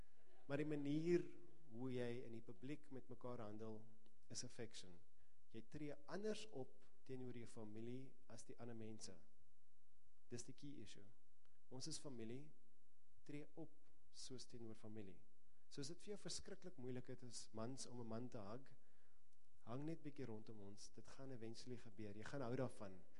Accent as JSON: {"language": "Afrikaans", "town": "Pretoria", "region": "Gauteng", "country": "South Africa", "said": "Ek kom uit Pretoria uit."}